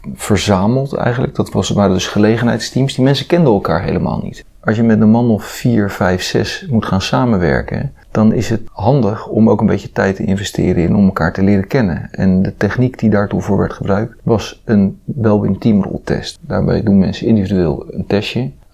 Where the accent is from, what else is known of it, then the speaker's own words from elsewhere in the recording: Leiden, South Holland, Netherlands; Ik ben geboren en getogen in Leiden